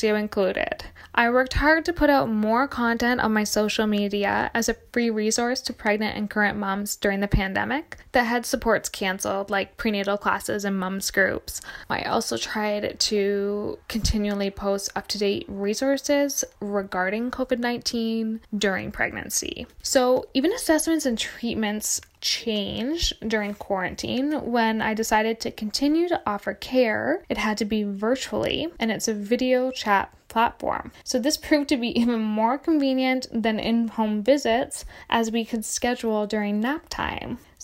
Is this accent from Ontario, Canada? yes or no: yes; Cobourg, Ontario, Canada; I grew up here in Coburg.